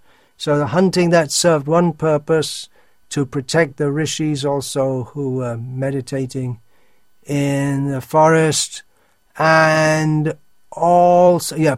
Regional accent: England, United Kingdom; born or raised there

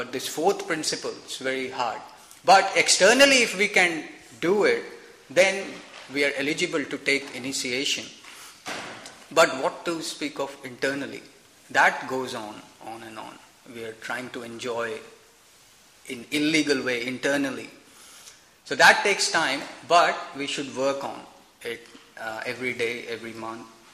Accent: India; born there; English is a second language; You know, they'll say, externally we can be, I was born in India, externally we can be very humble.

